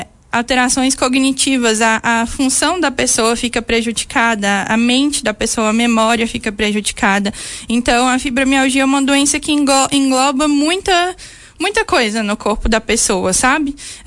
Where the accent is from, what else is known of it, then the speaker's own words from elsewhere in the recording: Minas Gerais, Brazil; moved away as an adult; now in Vacaria, Brazil; Vim de Minas Gerais.